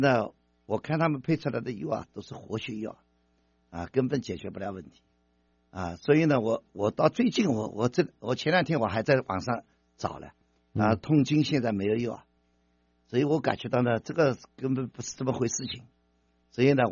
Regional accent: China

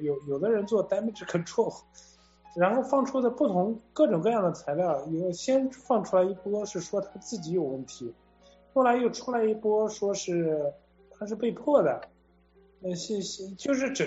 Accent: China; 其实从我们中国人的角度来说，他也是可以捞很多油水啊

